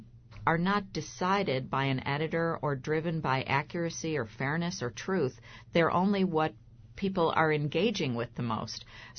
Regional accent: Buffalo, New York, United States; I've worked for a long time in Buffalo, New York, my hometown paper, and also at the New York Times and the Washington Post

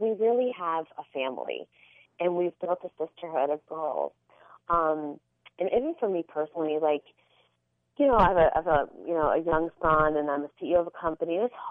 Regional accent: United States; I've dedicated my life to it as an American, right?

